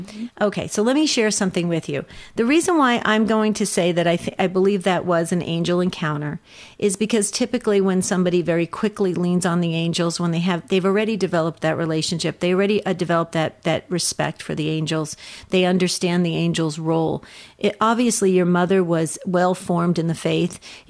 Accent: New Jersey, United States; accent: New Jersey; You can hear my New Jersey accent coming out.

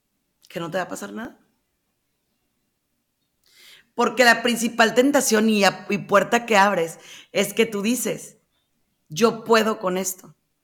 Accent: Mexico; específicamente en mi país, en México.

